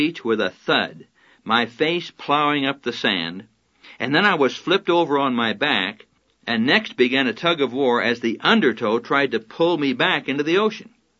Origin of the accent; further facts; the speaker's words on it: Colorado, United States; But I'm from Colorado. What do I know about these things?